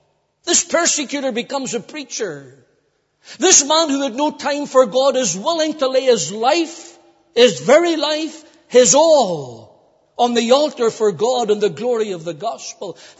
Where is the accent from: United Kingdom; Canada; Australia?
United Kingdom; Cookstown, Northern Ireland; When I was a young Christian, Growing up in the Cookstown Church, I used to sit beside this elderly couple.